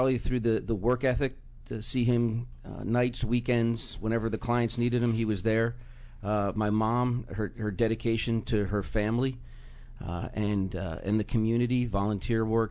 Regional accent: Potomac, Maryland, United States; also born or lived in Washington, D.C.; I was born at Georgetown Hospital. I grew up out in Potomac, Maryland. I've lived in D.C., Maryland, and now in Virginia for the last 20 years.

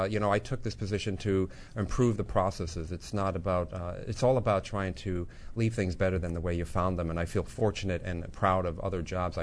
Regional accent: Grand Island, New York, United States; Grand Island, New York, outside of Buffalo.

